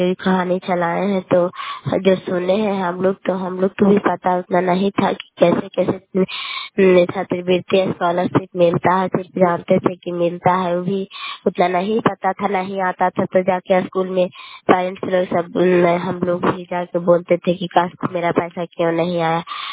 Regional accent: Kalyanpur, Bihar, India; घर कल्याणपुर वाली, मिर्ची पंचायत प्रखंड चंडी, जिला लंदा का निवासी हूँ।

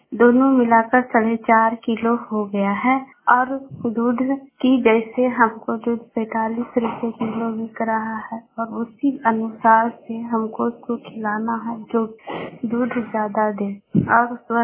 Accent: Patna, Bihar, India; मैं गोवा से त्रिपुरा से बोल रही हूँ। मैं पटना जिला की रहने वाली हूँ।

